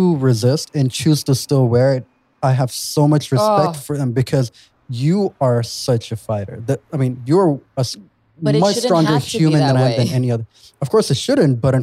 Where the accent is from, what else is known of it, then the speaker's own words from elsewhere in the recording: Australia; as an Arab that grew up in Australia and you identify as Australian